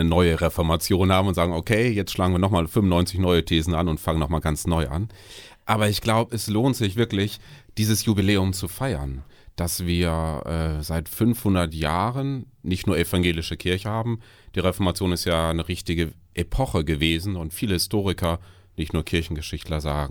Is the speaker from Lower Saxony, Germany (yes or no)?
yes; Bad Zwischenahn, Lower Saxony, Germany; Und davor war ich im Vikariat in Ganderkesee und aufgewachsen bin ich im Ammerland in Bad Zwischenahn.